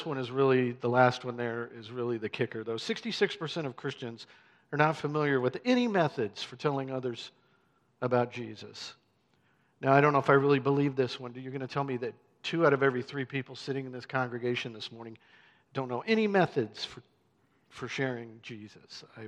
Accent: Terre Haute, Indiana, United States; I was born and raised in Terre Haute, Indiana, right in the middle of the country. And it's called the Crossroads of America for a reason.

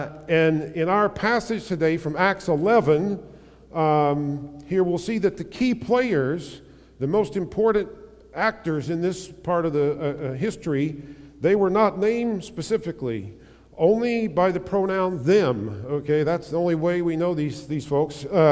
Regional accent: Tennessee, United States; And I was growing up in Northeast Tennessee.

